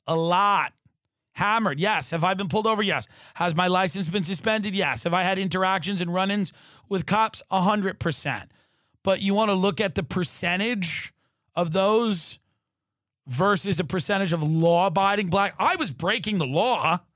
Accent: New York, United States; I grew up on Long Island.

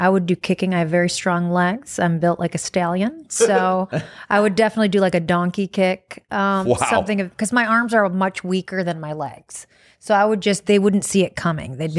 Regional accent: Detroit, Michigan, United States; I'm from Detroit, a couple.

